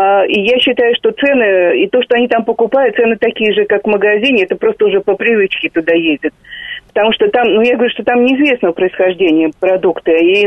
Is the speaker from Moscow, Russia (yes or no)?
yes; Moscow, Russia; я тоже москвичка, я родилась в Москве.